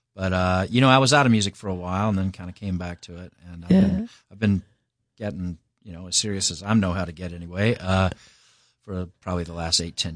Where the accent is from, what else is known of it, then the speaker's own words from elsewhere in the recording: Owensboro, Kentucky, United States; I grew up in Owensboro, Kentucky, which is kind of the used to be the biggest city in Western Kentucky.